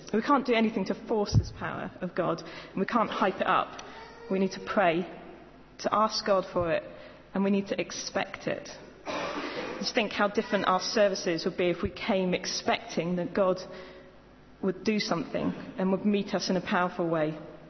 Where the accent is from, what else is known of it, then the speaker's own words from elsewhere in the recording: United Kingdom; I think especially being British.